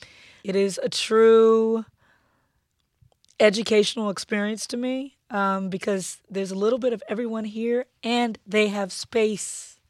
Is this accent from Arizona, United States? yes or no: no; Compton, California, United States; And I grew up in Compton, which was not just a black space. Compton, Linwood, Long Beach, Southgate. It was black and brown.